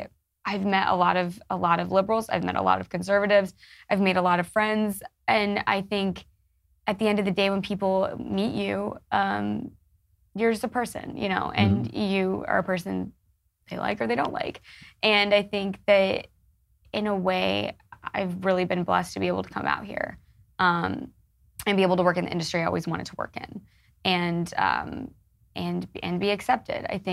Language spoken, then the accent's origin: English; United States; But as an American, it makes me really proud because it means that we live in a country and a society where people can speak out against their elected leaders.